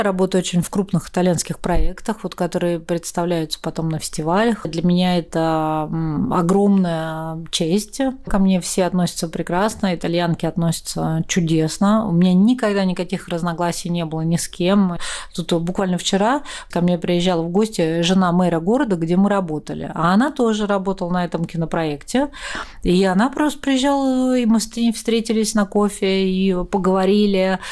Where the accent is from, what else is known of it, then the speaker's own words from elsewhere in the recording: Moscow, Russia; я выросла вообще вот на Китай-городе, я родилась на улице Забелина.